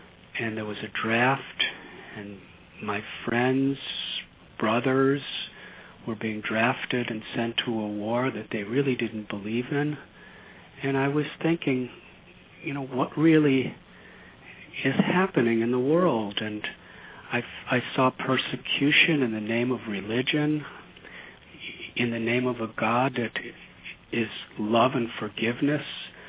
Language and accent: English; Highland Park, Illinois, United States; also born or lived in Chicago; I was born in 1950 in Chicago, and at the age of four, my family moved to a suburb called Highland Park in Illinois.